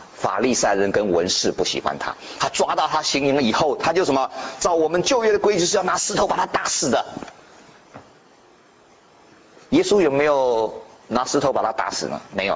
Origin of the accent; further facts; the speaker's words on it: Taiwan; 我是从台湾来的，在小孩子在国内啊，在台湾的时候